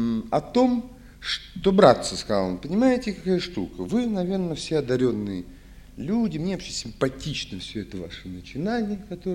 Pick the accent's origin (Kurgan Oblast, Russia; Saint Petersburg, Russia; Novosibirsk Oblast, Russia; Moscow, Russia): Saint Petersburg, Russia; я ленинградец, не москвич, может быть, москвичи видели гораздо больше, но я вырастал, так сказать, в Ленинграде